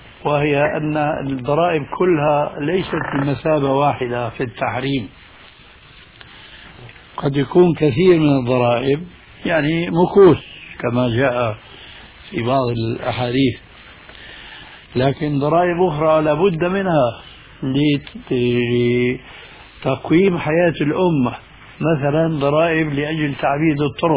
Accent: Damascus, Damascus Governorate, Syria; هذه كانت تستعمل عندنا في دمشق

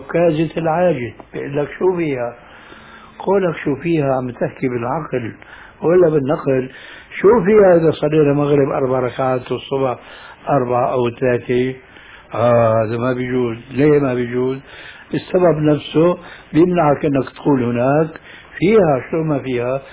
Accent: Syria; كما يقولون عندنا في سوريا

